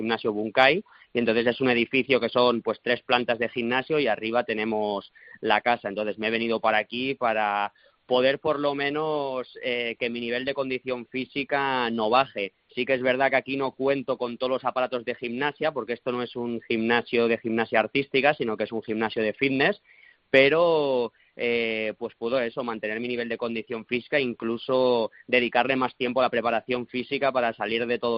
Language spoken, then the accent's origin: Spanish; Barcelona, Catalonia, Spain; Entonces me vine para aquí, para Barcelona, porque yo de normal entreno aquí en el CAR de Barcelona y soy de Barcelona.